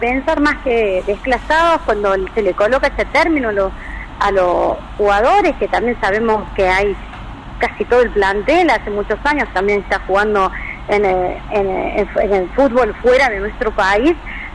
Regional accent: Argentina; un país como el nuestro, anclado en Sudamérica

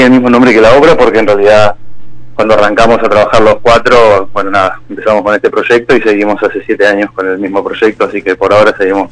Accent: Buenos Aires, Argentina; todos estamos acá en Ciudad de Buenos Aires, soy porteño.

